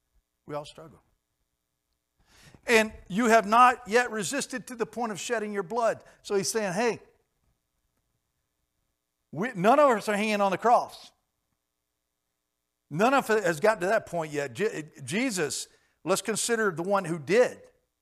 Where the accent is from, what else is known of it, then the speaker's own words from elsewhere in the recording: Washington, United States; I can still go back to my hometown in Washington.